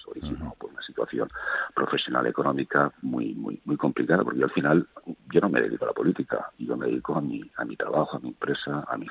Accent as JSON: {"language": "Spanish", "region": "Catalonia", "country": "Spain", "first_language": "Catalan", "second_language": "Spanish", "said": "catalanes, como yo, que no es que haya presumiendo de mis 8 apellidos catalanes, pero es que es lo que hay. Tengo mi lengua materna, que es el catalán, y me siento catalán por las 4 lados, que es mi forma de sentirse español."}